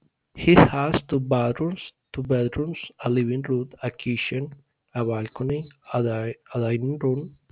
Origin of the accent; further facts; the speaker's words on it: Argelia, Antioquia, Colombia; born there; English is a second language; I was born in Argelia, Antioquia on September 26th. I am 40 years old.